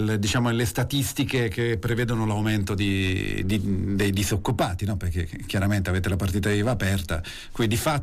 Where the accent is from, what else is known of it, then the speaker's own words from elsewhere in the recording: Southern Italy, Italy; Sono del Sud anch'io